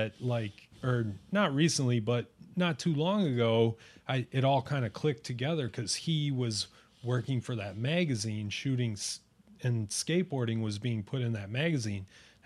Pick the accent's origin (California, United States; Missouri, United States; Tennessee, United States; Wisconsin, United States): Wisconsin, United States; Milwaukee; Originally from Milwaukee, Wisconsin.